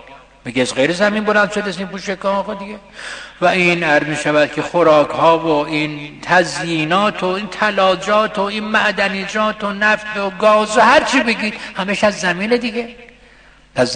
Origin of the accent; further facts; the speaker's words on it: Isfahan, Iran; گفت اهل کجا هستید؟ گفتم اصفهان.